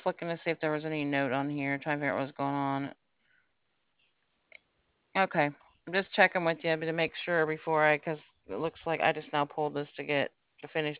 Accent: Illinois, United States; now in Alabama, United States; I'm originally from Illinois. That's why I don't have a real Southern accent, but I live in Alabama now.

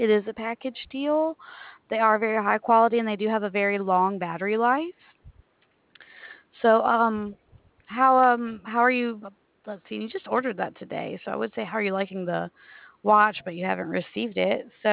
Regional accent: Prattville, Alabama, United States; I'm from Alabama, actually.

